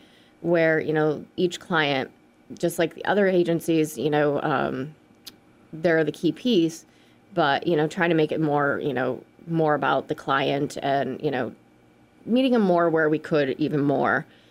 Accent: Massachusetts, United States; I'm born and raised in the Berkshires, lived in the Berkshires pretty much almost all my life.

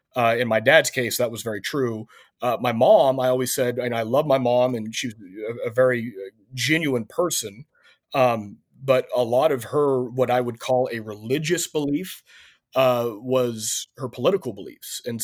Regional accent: Missouri, United States; And so what kind of started as unbelief growing up in Missouri really transitioned from just almost an agnostic

